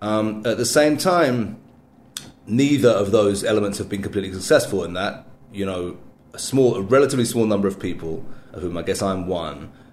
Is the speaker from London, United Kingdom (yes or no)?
yes; London, United Kingdom; moved away as an adult; now in Jerusalem, Israel; I've been here in Israel, actually here in Jerusalem, now getting on for 27 years. I'm originally from London in England. So I came here at the very start of the the end of the 80s, 90s.